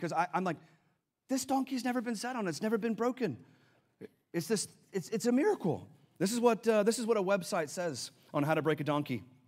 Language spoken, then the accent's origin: English; Richardson, Texas, United States; because I'm a city guy, I mean, I'm from Richardson, right?